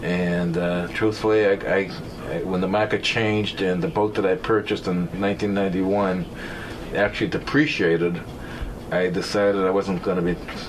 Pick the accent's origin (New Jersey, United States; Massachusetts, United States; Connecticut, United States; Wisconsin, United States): Massachusetts, United States; Quincy; born there; now in Hull, United States; I was born in Quincy. Yeah. I've basically stayed on the South Shore. I live in Hull now on the beach.